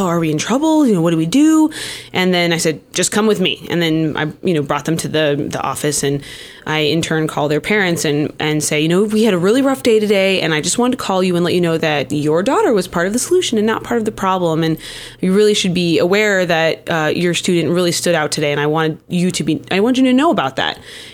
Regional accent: United States; It's definitely something that, as an American, I really can't.

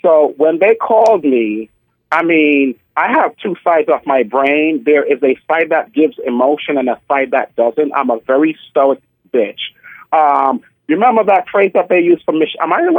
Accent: Jamaica; And also being Jamaican, we're like Klingons. We don't give emotion.

